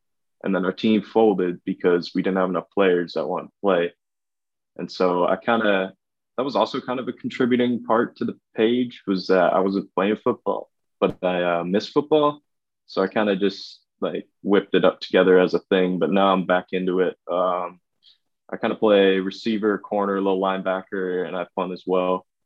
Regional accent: Vancouver, British Columbia, Canada; I'm from Vancouver. It's in Western Canada. I live about 50 miles southwest of there now on a little island, but it's technically in Canada.

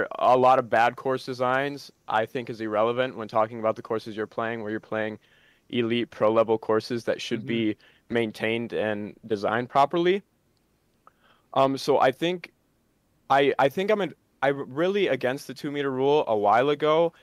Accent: South Dakota, United States; I'm from South Dakota.

